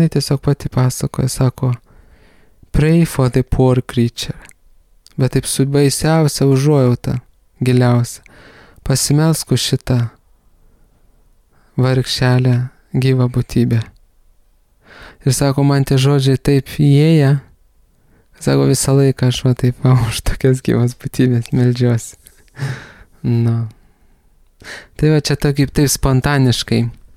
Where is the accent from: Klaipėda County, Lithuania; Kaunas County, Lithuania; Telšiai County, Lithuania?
Kaunas County, Lithuania; Kaunas; Name, kuriame augau Kaune, prie namo yra sodas, senom obelim